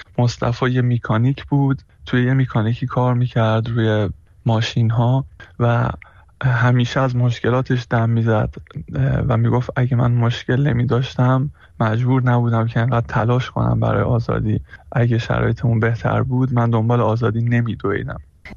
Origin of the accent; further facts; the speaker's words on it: Iran; moved away; ما هم که خارج از ایرانیم